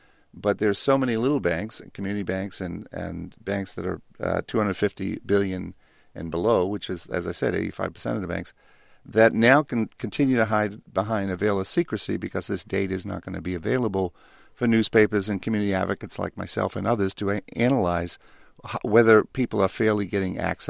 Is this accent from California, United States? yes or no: no; Boston, Massachusetts, United States; And I'm from Boston, and Barney is somebody I've known for 40 years, and Elizabeth Warren is my senator.